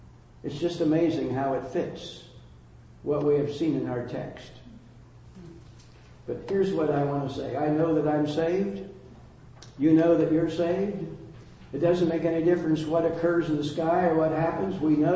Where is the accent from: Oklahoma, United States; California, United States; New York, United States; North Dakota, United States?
California, United States; I'm from California. And I am a retired pastor.